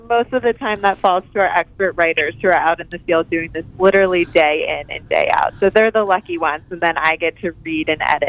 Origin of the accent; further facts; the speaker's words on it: Maryland, United States; So I live in Northern Virginia right now, and I grew up in Maryland